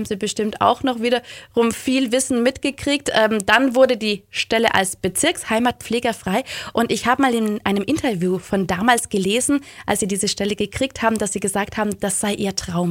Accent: South Tyrol, Italy; Ich komme aus Südtirol. Bei uns werden traditionell Zweige von Ölbäumen, also von Olivenbäumen, verwendet.

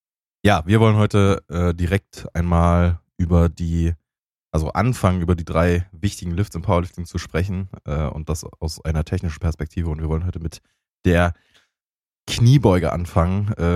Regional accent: Leipzig, Saxony, Germany; ich komme aus Leipzig.

